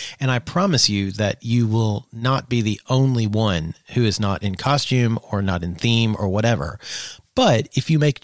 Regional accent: Kentucky, United States; I guess because I grew up in Eastern Kentucky and these people were literally everywhere I looked, I struggle finding this sexy.

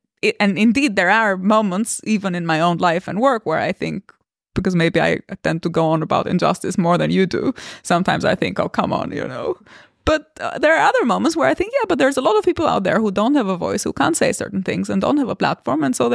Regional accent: Albania; I come from Albania, so I constantly think about my fellow Albanian youngsters, my schoolmates.

